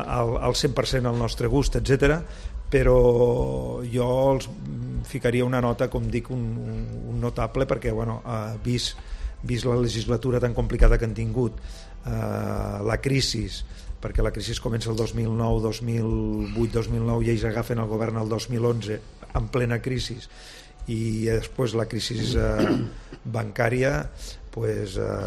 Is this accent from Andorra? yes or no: yes; Andorra; sóc andorrà